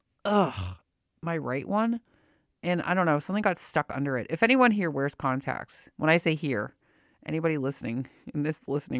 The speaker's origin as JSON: {"language": "English", "town": "Windsor", "region": "Ontario", "country": "Canada", "said": "I'm from Windsor across the river and I went to school in Detroit, so I would just commute."}